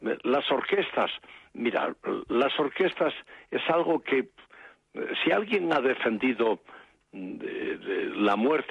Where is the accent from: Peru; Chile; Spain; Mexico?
Spain; Asturias; Asturias es mi tierra, son mis raíces, ahí tengo enterrados a mis padres